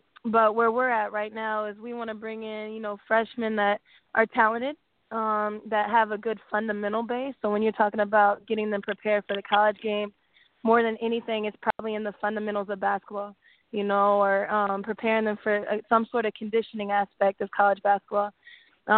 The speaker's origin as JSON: {"language": "English", "region": "Indiana", "country": "United States", "said": "I'm still trying to figure it all out, but I'm from Indiana."}